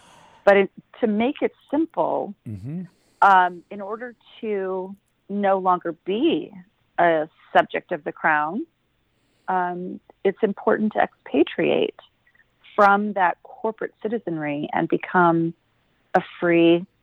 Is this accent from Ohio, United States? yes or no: no; California, United States; so for me, I would be considered a Californian and an American, right?